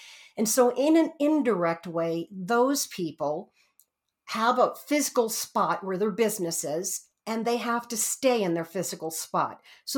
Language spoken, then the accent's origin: English; New York, United States; also born or lived in Westchester; but you got to remember, I'm a Bronx girl. I was born in the Bronx, partially raised in the Bronx, and then Westchester. So from a New York City person, to me, it's a village.